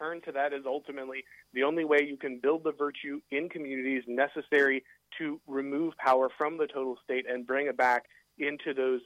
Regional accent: Florida, United States; And I think we're seeing that in places like my home state in Florida

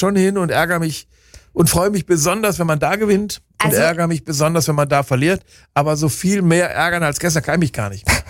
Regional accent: North Rhine-Westphalia, Germany; Ich bin natürlich als Ostwestfale, als hartnäckig, stur und so weiter bekannt.

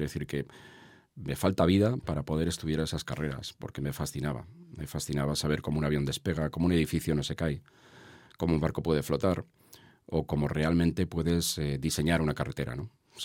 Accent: Madrid, Community of Madrid, Spain; No, me trasladé, o sea, es decir, viví 2 años en Chamberí y luego me trasladé a la zona norte de Madrid y era una... donde yo vivía, el bloque con mis padres, la casa era la última que había en Madrid, pero yo saltaba una valla y era campo

